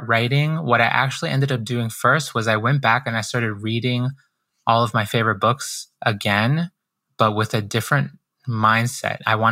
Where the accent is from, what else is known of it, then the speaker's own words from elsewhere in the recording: Boston, Massachusetts, United States; also born or lived in Guayaquil, Ecuador; I was born in Guayaquil, Ecuador, so in South America. And my parents, they moved us to the United States. My mom, my dad, and my brother and I, we came here when I was about 4 years old. And we moved to Boston.